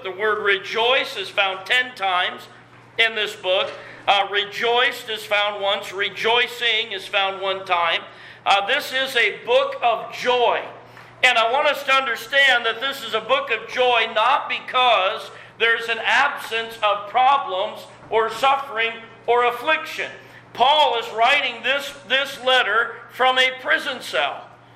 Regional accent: United States; And listen, we're in America, and I thank God for America. I am an American.

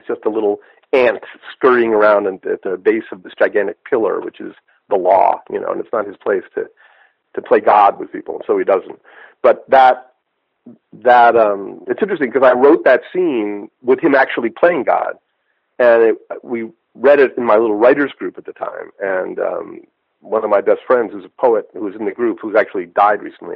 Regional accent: Nantucket, Massachusetts, United States; and I explain that I'm from Nantucket, and I was confused by the road work.

